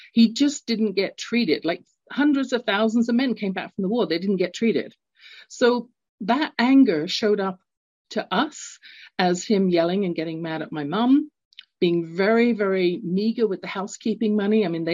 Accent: London, United Kingdom; now in North America; And I do that because I had an experience growing up, London, England. You can tell from my accent, I'm not born in North America.

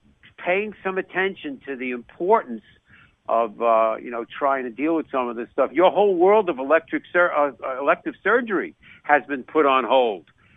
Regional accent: New York, United States; accent: New York; Of course, you could hear my New York accent, that I practice it once a week on the Sports Doctor.

